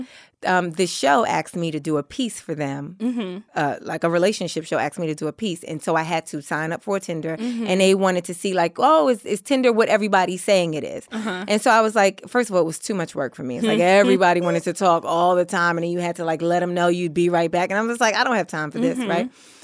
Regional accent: New York City, New York, United States; I, you know, I grew up in Harlem. I used to be bused out of the neighborhood.

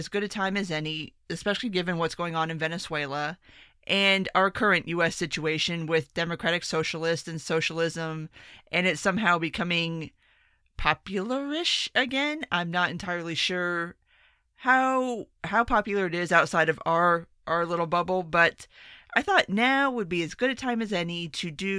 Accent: Florida, United States; born there; I was born in South Florida in 1981, which was roughly a year after the Mariel boat lift.

